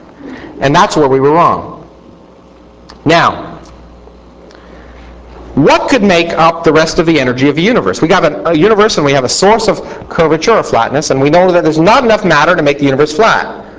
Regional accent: Canada; I say that because I grew up in Canada, and all my textbooks were American.

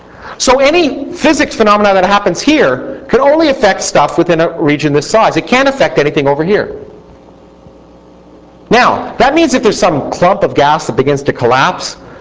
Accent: Canada; I say that because I grew up in Canada, and all my textbooks were American.

